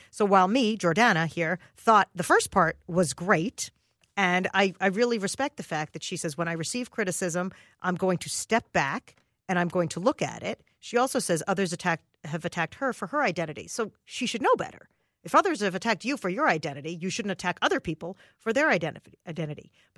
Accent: Minnesota, United States; it embarrasses me as a Minnesotan.

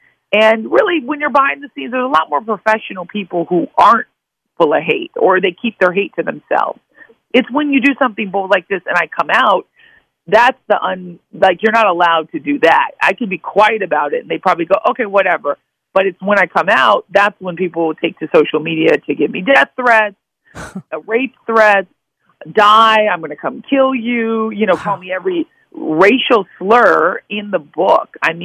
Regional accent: New York, United States; I was like, okay, so he's a crude New Yorker. I don't care. I'm from New York, you know?

